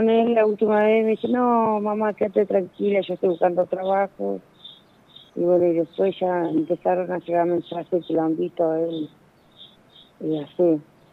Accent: Santa Fe, Argentina; No, yo soy de la ciudad de Santa Fe.

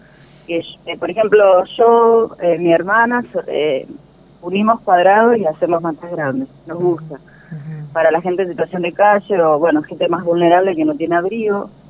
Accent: Fray Luis Beltrán, Santa Fe, Argentina; Yo soy de Félix Beltrán

